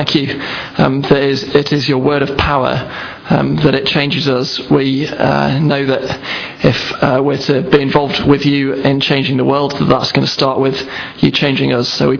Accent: Manchester, North West England, United Kingdom; also born or lived in Sheffield; now in London, United Kingdom; I'm not from Sheffield originally, I'm from Manchester, don't boo. But I've lived in Sheffield for 6 or 7 years before going down to London.

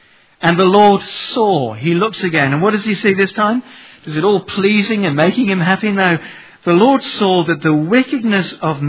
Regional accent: Western, Kenya; also born or lived in Nairobi; I was born and brought up and lived in the sticks of Western Kenya. I hadn't really seen lights, you know.

